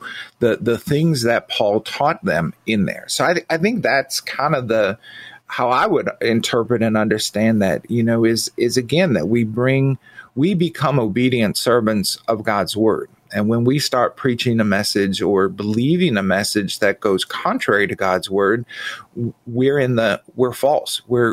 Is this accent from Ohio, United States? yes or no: no; Wisconsin, United States; Is I've lived here now longer than my home state of Wisconsin.